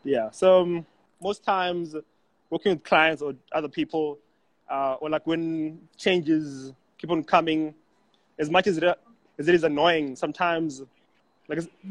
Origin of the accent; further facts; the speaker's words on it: Zimbabwe; As much as I grew up like in Zim, even that side again, it's design, creativity around.